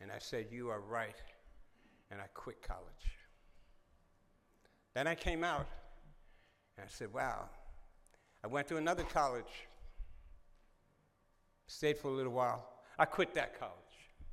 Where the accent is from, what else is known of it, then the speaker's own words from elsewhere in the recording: New York City, New York, United States; born there; I was born in New York City, in Harlem, New York City. One of five children.